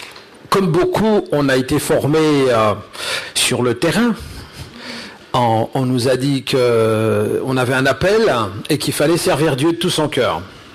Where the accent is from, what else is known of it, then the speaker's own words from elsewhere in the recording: Lyon, Auvergne-Rhône-Alpes, France; born there; je suis né à Lyon, j'ai pas des parents chrétiens, je suis venu à la foi quand j'avais 18 ans, j'étais un beatnik des années 68